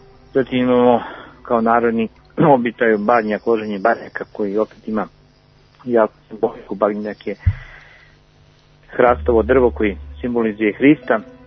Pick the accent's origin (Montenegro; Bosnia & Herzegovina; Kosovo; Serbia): Montenegro; poznato je da kod nas u Crnoj Gori